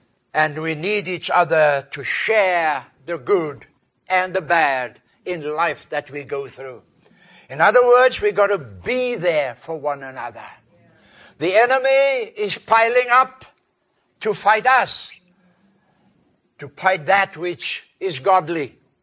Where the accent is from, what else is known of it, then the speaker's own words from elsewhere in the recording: South Africa; first language Afrikaans; English is a second language; It's English and Afrikaans, which is my mother tongue.